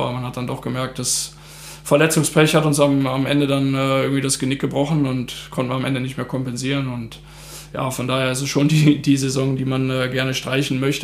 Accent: Krefeld, North Rhine-Westphalia, Germany; also born or lived in Cologne; das Krefelder Jahr, irgendwie in meine Heimat zurückzukommen nach 9 Jahren in Köln, war für mich schon schön.

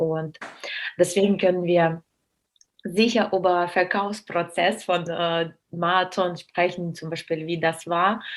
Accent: Russia; German is a second language; ich bin Russin

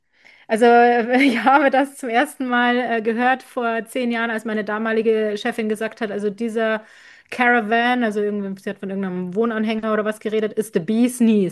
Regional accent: Landshut, Bavaria, Germany; ich komme ja ursprünglich aus Landshut, aus der wunderschönen Stadt in der Nähe von München. Wir sind näher am Münchner Flughafen dran als die Münchner, also um das mal geografisch einzuordnen.

